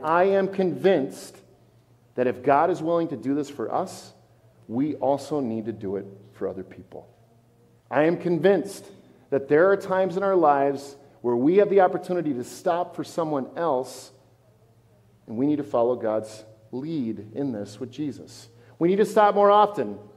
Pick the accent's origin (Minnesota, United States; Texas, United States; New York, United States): Minnesota, United States; Forest Lake; And one day, driving through my hometown of Forest Lake, this thing literally died in the middle of the busiest intersection, right at 61 and Broadway in Forest Lake